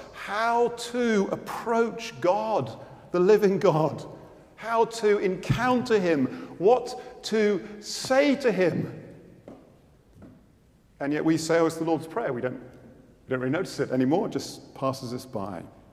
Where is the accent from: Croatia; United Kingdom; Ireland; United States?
United Kingdom; South East England; I grew up in Oxfordshire, not far from Brize Norton, the well-known military air base.